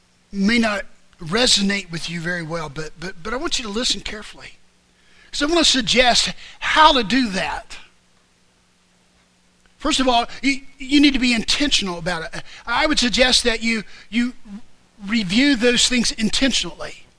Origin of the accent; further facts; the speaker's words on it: Springfield, Ohio, United States; Every now and then, when I'm back in my hometown of Springfield, I'll venture out past a little, I don't know if you'd call it a town